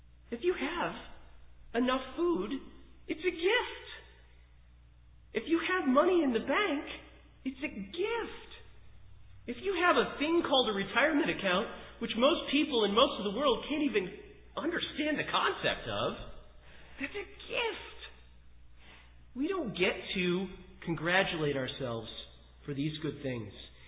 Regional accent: New York, United States; I grew up in Oswego County. There's poor people around here.

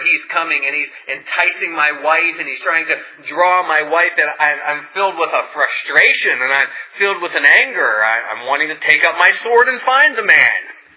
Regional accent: Ohio Valley, United States; When I was a young man growing up in the Ohio Valley, football was the thing.

